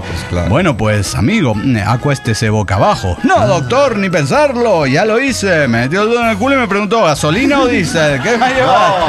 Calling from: Tarija, Bolivia; de Tarija, Bolivia.

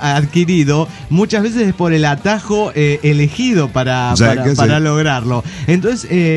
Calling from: Guadalajara, Jalisco, Mexico; de Guadalajara, Jalisco, México.

